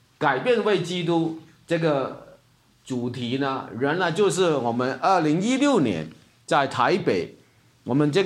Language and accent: Chinese; Hong Kong; 我从香港来的